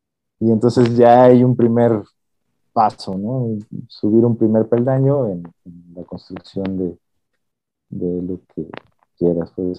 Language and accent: Spanish; Mexico; como cultura, como sociedad mexicana, que no nos animamos a empezar un proceso